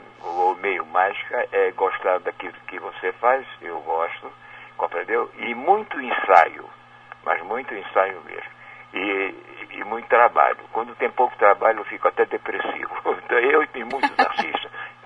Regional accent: Belém, Pará, Brazil; born there; E engraçado que tanto ele como eu, nós nascemos em Belém do Pará.

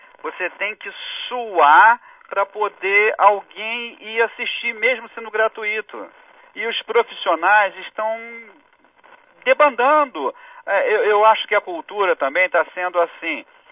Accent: Rio de Janeiro, Brazil; accent: carioca; Nós falamos isso, mas nós somos cariocas. Olha meu X, olha meu chiado.

